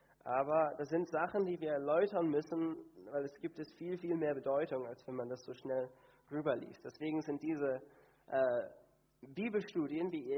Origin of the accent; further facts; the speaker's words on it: Canada; ich bin auf dem Hof aufgewachsen in Kanada